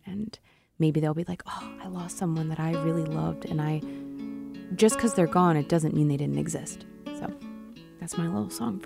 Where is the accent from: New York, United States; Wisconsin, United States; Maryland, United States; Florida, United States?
Maryland, United States; Baltimore; And I'm a dirtbag. I'm from Baltimore, respectfully.